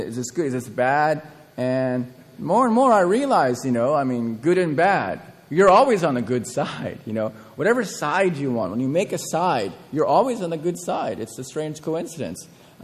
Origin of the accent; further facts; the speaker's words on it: Seattle, Washington, United States; Everyone asks me, you know, "So, where are you from?" And I say, "Seattle."